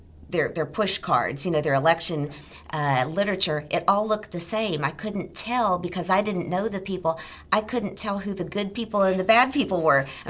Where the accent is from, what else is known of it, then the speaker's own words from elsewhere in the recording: Nebraska, United States; now in Memphis, United States; Well, I grew up on a farm in Nebraska, and Nebraska's a very small state. It doesn't have a lot of folks in it.